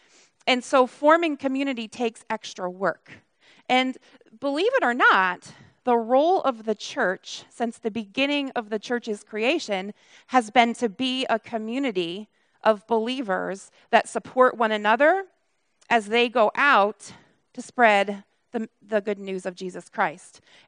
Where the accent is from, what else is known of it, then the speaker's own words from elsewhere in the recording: Connecticut, United States; And as I said earlier, I'm from Connecticut, a very unchristian culture.